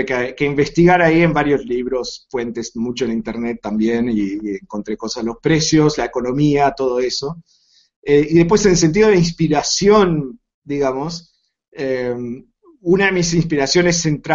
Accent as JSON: {"language": "Spanish", "country": "Canada", "said": "porque originalmente vengo de Canadá, es parte del mundo anglo y el énfasis está ahí"}